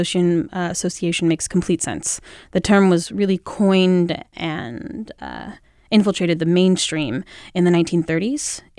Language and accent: English; United States; I can only speak as an American, only ever having lived here.